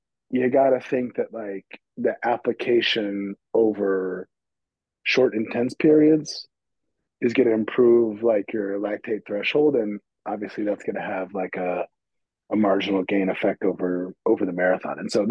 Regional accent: Midwest, United States; accent: Midwest American; in my Midwest American accent, for the world.

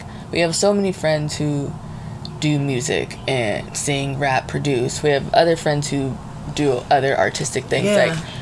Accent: Pasadena, California, United States; But we're, backstory, we're from Pasadena.

